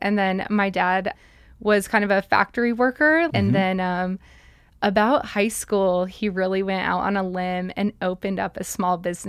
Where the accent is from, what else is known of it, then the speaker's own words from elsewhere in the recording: Billings, Montana, United States; also born or lived in Salt Lake City, Utah; Well, I started my life in Salt Lake City, Utah. That's where my family's from. But in fifth grade, moved to Billings, Montana. Okay. So I mostly grew up in Billings, like Eastern Montana.